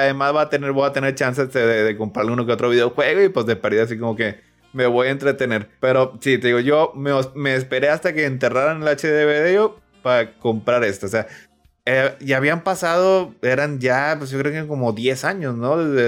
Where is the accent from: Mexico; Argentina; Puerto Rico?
Mexico; Monterrey, Nuevo León; de Monterrey